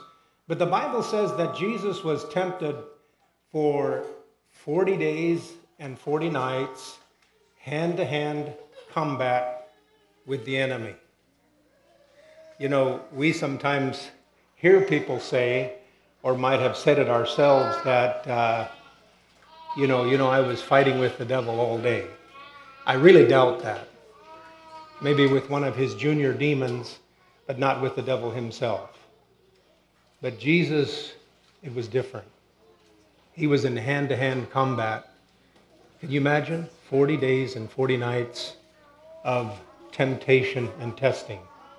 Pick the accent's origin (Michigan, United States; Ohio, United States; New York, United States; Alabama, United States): Ohio, United States; also born or lived in South America; I grew up in Ohio and South America. About half of my life, I spent Latin America. And so I grew up as a missionary's son